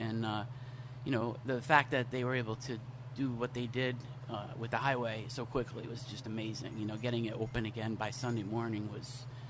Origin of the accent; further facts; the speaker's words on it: Stamford, Connecticut, United States; And I grew up in Stanford, and my my family's been involved in Belltown Fire Department.